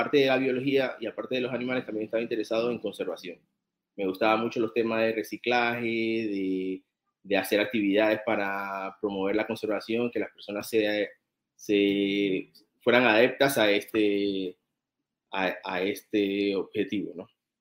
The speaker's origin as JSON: {"language": "Spanish", "town": "Panama City", "region": "Panamá", "country": "Panama", "tie": "born or raised there", "said": "Yo nací en Ciudad de Panamá, sí, soy segunda generación aquí en la ciudad, mi mamá también nació en Panamá, pero mi familia, ambas familias son del Caribe. La familia de mi mamá es de Bocas del Toro"}